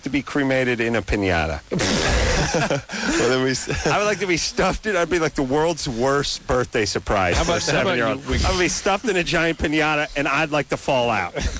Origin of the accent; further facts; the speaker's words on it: North Hollywood, California, United States; I'm from North Hollywood. We don't have ghosts.